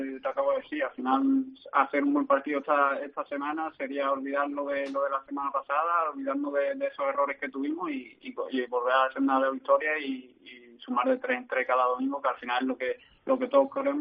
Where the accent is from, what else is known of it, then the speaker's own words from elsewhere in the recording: Seville, Andalusia, Spain; soy de Sevilla y lo conozco bien